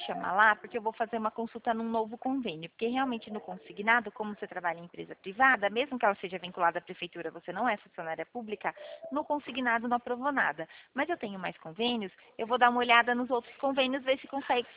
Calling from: Rio Claro, São Paulo, Brazil; Sim, eu falo de Rio Claro, porque todas as nossas negociações são online. Eu falo do estado de São Paulo

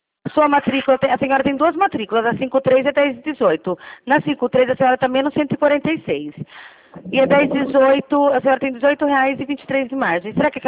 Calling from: Rio Claro, São Paulo, Brazil; Eu falo aqui de Rio Claro, São Paulo.

